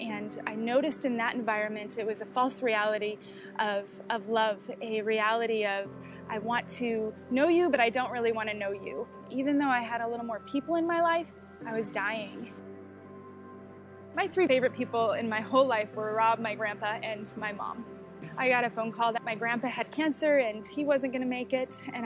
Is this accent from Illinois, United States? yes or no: yes; Chicago, Illinois, United States; I grew up in Chicago. I had a great relationship with my mom.